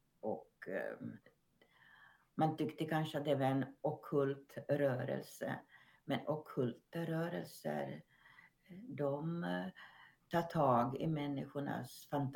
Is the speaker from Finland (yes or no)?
yes; Finland; Jag kom från Finland